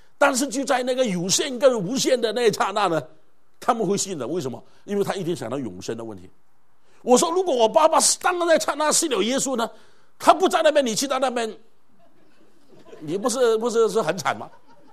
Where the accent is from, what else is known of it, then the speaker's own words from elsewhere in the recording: Malaysia; 我是马来西亚长大，我是客家人，虽然是广东省的，不过我是客家人。